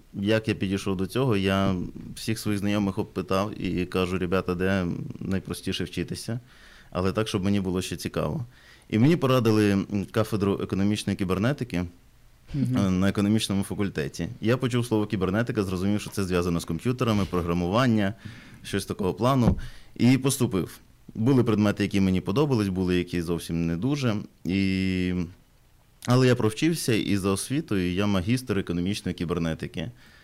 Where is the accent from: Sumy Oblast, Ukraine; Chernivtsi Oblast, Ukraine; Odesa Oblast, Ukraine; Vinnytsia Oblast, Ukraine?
Chernivtsi Oblast, Ukraine; Chernivtsi; Народився в Чернівцях, жив тут, виріс